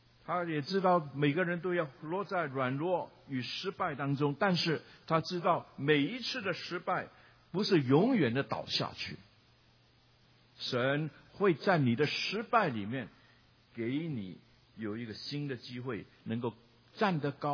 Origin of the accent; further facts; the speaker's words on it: Guangdong, China; 我是广东人，但是神给我能够有机会旅行到许多的地方，包括台湾，我也懂